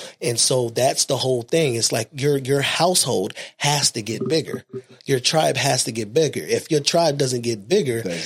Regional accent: Harlem, New York, United States; I'm from Harlem, so it's about clothes.

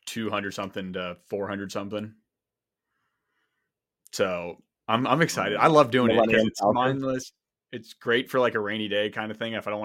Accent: Virginia, United States; I'm from Virginia. And I can look outside and see the mountains.

